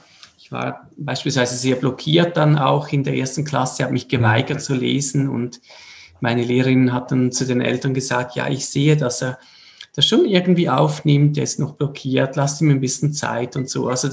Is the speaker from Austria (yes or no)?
no; Switzerland; Also CH wäre wichtig, wir sind aus der Schweiz.